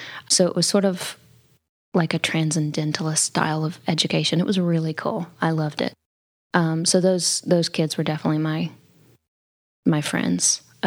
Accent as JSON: {"language": "English", "region": "Georgia", "country": "United States", "tie": "born or raised there", "also_born_or_lived": "Tennessee", "said": "I grew up in Georgia and in Tennessee. My dad is a Southern Baptist minister, so we moved a lot."}